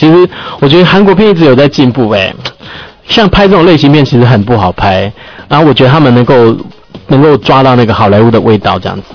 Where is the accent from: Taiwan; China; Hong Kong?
Taiwan; 可是我们台湾这边是发生所谓的这个台风嘛